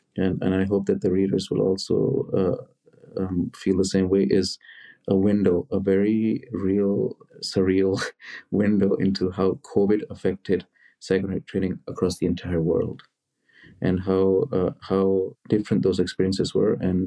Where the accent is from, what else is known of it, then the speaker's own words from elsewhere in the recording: New Delhi, Delhi, India; New Delhi, India, the capital city.